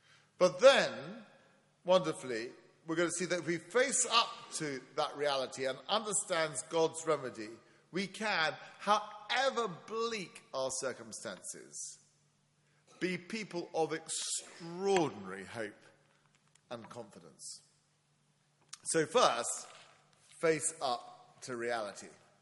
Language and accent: English; England, United Kingdom; As an Englishman, I've faced that despair many a time.